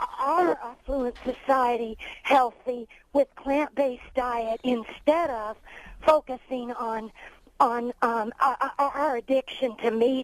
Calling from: Indiana, United States; I'm calling from Indiana, and I guess I am a vocal minority

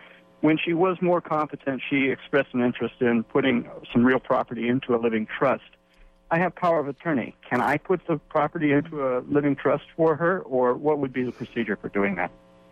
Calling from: Los Altos, California, United States; And by the way, I'm calling from Los Altos, so I have her.

